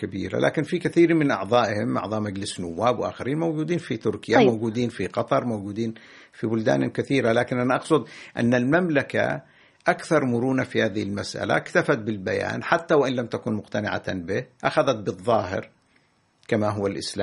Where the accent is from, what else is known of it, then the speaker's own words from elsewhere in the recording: Yemen; لكن أنا كمواطن يمني لا أستطيع أن أنفي هذه الجماعة من الخارطة السياسية